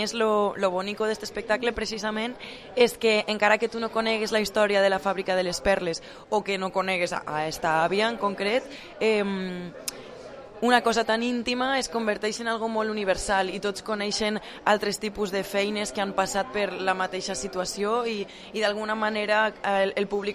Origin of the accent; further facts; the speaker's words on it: Vila-real, Valencian Community, Spain; also born or lived in Barcelona; sóc d'ací de Villarreal de tota la vida.